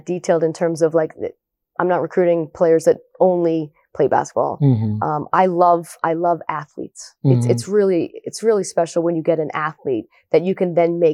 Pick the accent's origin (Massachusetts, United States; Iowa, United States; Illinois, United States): Massachusetts, United States; Westwood; And I grew up in Westwood and it's legendary, you know, Kathy Delaney Smith land and 60 years of not losing a Tri-Valley league. So basketball was the end all be all in Westwood.